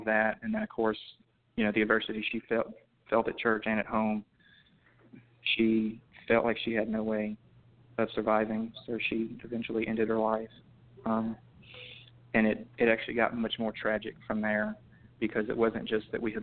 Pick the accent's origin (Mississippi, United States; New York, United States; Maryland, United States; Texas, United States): Mississippi, United States; Brookhaven; And I grew up in Lincoln County, the Brookhaven and Bogachita area here in Mississippi.